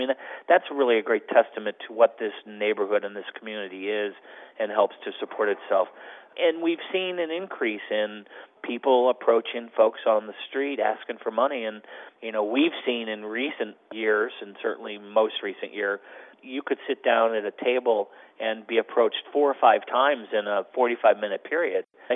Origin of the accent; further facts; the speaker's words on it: St. Louis, Missouri, United States; I'm also born and raised in St. Louis and grew up in this neighborhood as well.